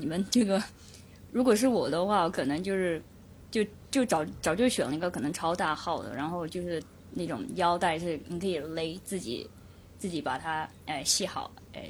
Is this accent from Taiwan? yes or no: no; Yunnan, China; 那我觉得就作为云南人的话，我们就是什么